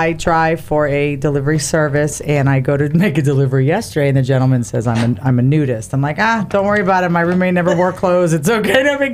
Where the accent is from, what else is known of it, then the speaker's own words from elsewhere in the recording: Miami, Florida, United States; I am from Miami, Florida. You are not going to shock me ever.